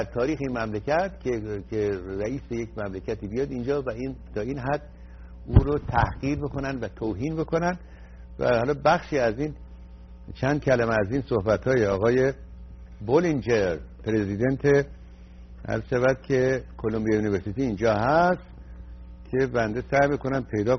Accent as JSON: {"language": "Persian", "country": "Iran", "said": "رفتم پایین که کسی نفهمه من ایرانی هستم"}